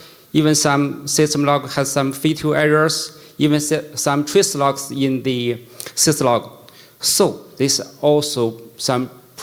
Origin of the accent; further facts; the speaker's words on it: Beijing, China; English is a second language; and I'm from Beijing, China, and I have been working on sushi for about 5 years. So at first, let me say my English is not very good.